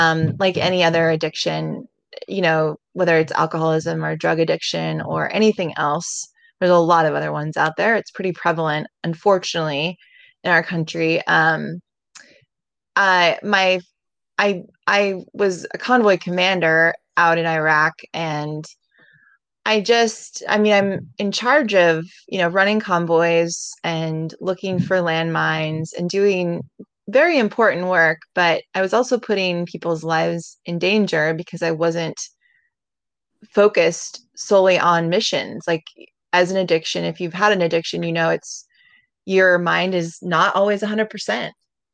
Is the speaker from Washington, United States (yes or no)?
yes; Seattle, Washington, United States; moved away as an adult; So I am from Seattle, Washington. I was born there and raised there, and then went to Villanova University, where I played softball.